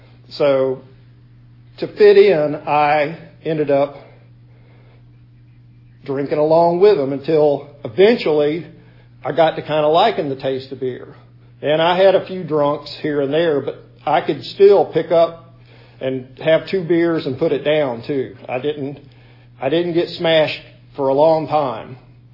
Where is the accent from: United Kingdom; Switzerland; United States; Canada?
United States; Jacksonville Beach, Florida; born there; I was born in Jacksonville Beach, Florida.